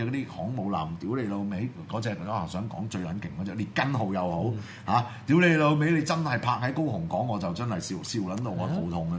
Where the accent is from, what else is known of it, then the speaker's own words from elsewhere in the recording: Hong Kong; 我們香港人去台灣起碼會收留香港 的學生